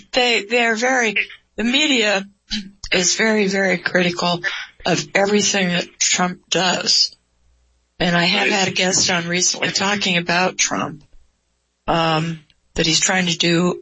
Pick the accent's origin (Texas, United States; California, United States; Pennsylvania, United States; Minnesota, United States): California, United States; Now I grew up in California and it used to be the most gorgeous state.